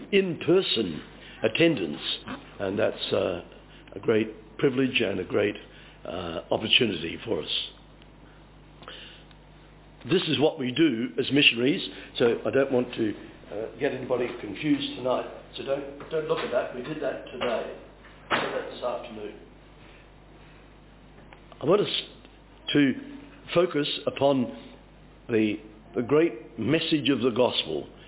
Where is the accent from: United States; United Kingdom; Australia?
Australia; Barmera, South Australia; born there; You cannot help where you were born. I was born in Barmra on the River Murray. That was my entrance into the world.